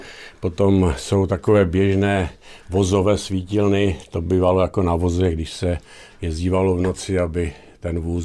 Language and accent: Czech; Horní Datyně, Moravian-Silesian Region, Czechia; Jsem místní patriot z Horních Datyn, takže preferuju, když to budou věci, které mají vztah k Horním Datyním.